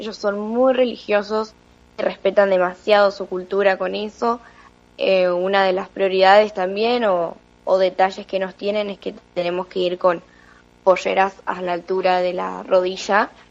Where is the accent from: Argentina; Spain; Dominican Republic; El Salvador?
Argentina; Luján, Buenos Aires Province; Soy lujanense